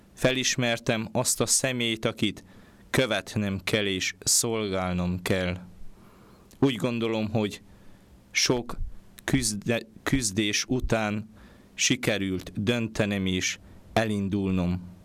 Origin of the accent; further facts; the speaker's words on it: Martineni, Covasna, Romania; Kovászna megye igen kis falujából származom, Kézdi Martonosról.